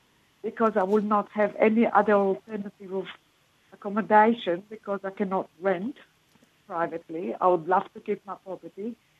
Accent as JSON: {"language": "English", "country": "Israel", "second_language": "English", "said": "So I lie about it. I say I'm Eastern European. God help me if they know I'm Jewish from Israel."}